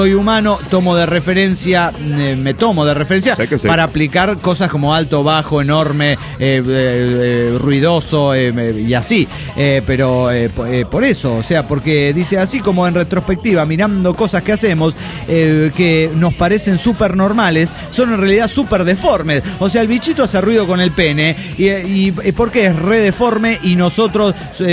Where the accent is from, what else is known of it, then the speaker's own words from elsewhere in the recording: Managua, Nicaragua; Hola, soy … de Managua, Nicaragua.